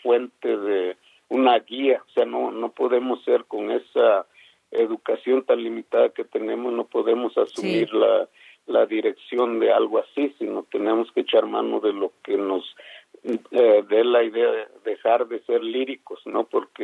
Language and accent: Spanish; Mexico; como mexicanos